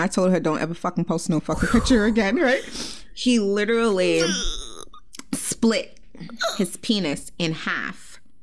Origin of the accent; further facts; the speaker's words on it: Long Island, New York, United States; And I do make it very clear that I'm from Long Island, New York. So he lived in my town, too.